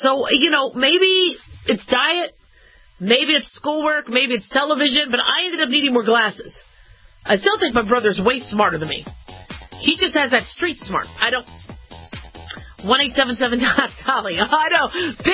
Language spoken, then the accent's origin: English; Phoenix, Arizona, United States; also born or lived in Las Vegas, United States; it was really hot growing up in Phoenix and Vegas.